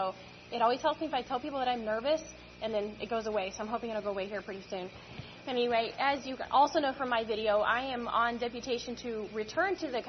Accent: Kansas, United States; born there; also born or lived in Maryland; Prior to that, we were in Kansas. I was born in Kansas.

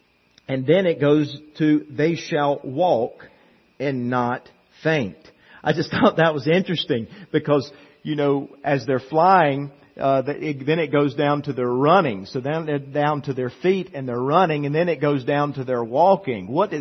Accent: the South, United States; I mean, I grew up in the South and whatnot

